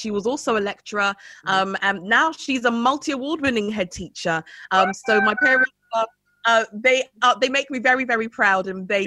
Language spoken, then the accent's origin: English; London, United Kingdom; We grew up in West London. As my mum is from the beautiful island of Grenada, and my dad is from the land of gold. He's from Ghana.